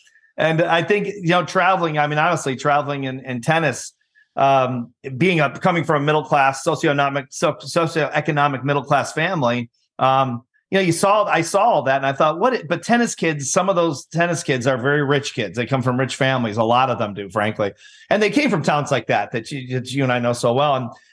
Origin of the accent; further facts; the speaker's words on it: Elk Grove, Illinois, United States; I grew up in Elk Grove, which is just a middle class, you know, northwest suburb of Chicago. But so that's not a rich town.